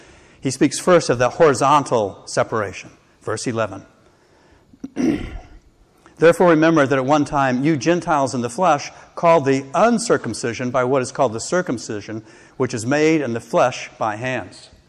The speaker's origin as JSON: {"language": "English", "region": "the South", "country": "United States", "tie": "born or raised there", "said": "I grew up in the South, and of course, back in those days, in the 50s and 60s, African Americans were the ones that were ridiculed."}